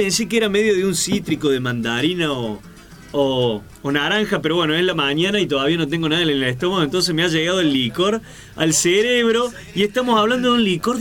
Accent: Córdoba, Argentina; veo que uno como cordobés medio escéptico, medio huraño

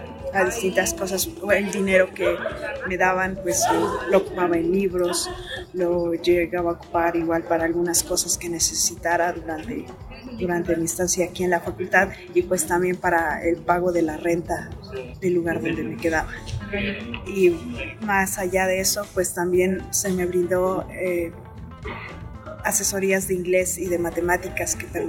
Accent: San Felipe del Progreso, State of Mexico, Mexico; Provengo de la comunidad de Ejido de San Pedro el Alto, municipio de San Felipe del Progreso, en el Estado de México.

